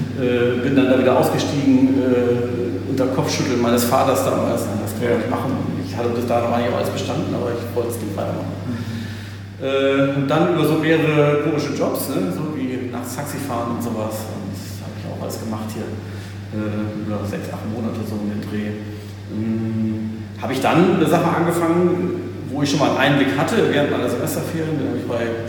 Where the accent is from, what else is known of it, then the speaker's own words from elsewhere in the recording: Northern Germany, Germany; Als Norddeutscher ist es doch anders.